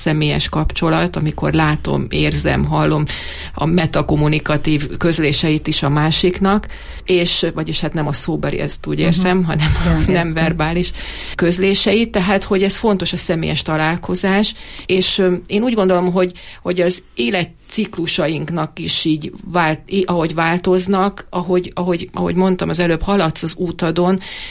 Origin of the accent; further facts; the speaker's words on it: Zala, Hungary; now in Eger, Hungary; én ugye Zala megyei vagyok, és ott születtem, onnét kerültem ide Egerbe